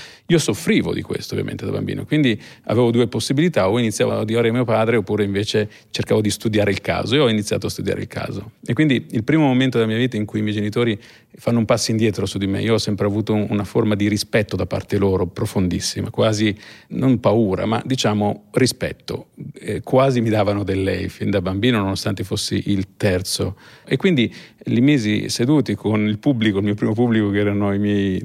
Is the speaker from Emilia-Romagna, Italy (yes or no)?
yes; Ravenna, Emilia-Romagna, Italy; born there; da bambino sono nato a Ravenna quindi anarchico, anche c'è l'elemento del romagnolo anarchico.